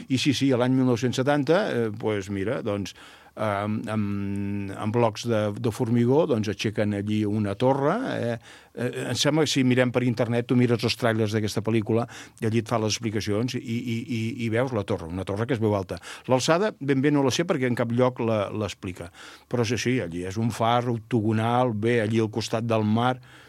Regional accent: Castellet i la Gornal, Catalonia, Spain; jo sóc de Castellet i la Gornal, i el meu anglès de Castellet i la Gornal ja ho veus, no és que sigui una meravella

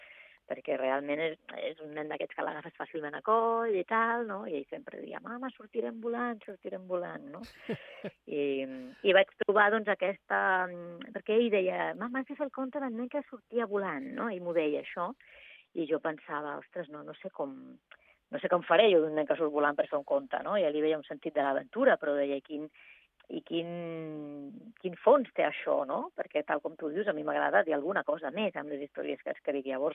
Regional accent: Valencia, Valencian Community, Spain; born there; Sí, soc nascuda aquí a València, a Benimaclet estic ara, però ja fa bastants anys que visc al Penedès, soc penedesenca d'adopció.

